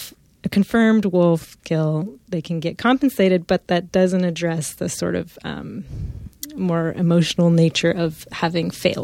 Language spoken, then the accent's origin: English; Oregon, United States; It's beautiful. I'm from Oregon and I'd never been there before.